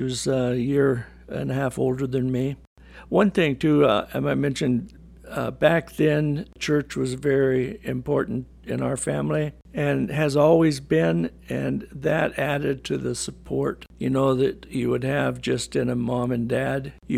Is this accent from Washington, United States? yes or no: yes; Washington, United States; I'm from Washington State. Currently, we live in the southeast corner in a town called College Place.